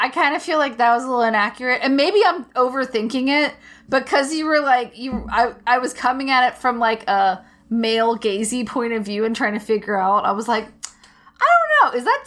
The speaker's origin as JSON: {"language": "English", "country": "United States", "said": "and maybe this is because I'm an American"}